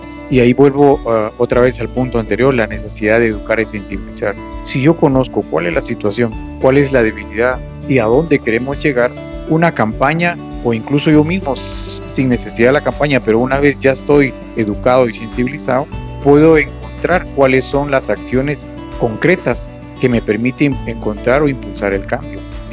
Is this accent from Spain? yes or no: no; Guatemala; Nos cuesta mucho como guatemaltecos rescatar o valorar lo que ya se hizo anteriormente